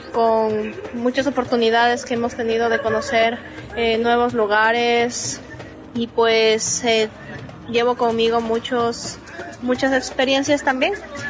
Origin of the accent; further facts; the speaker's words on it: Ecuador; now in Canada; soy de Ecuador, pero vivo en Canadá ya 7 años.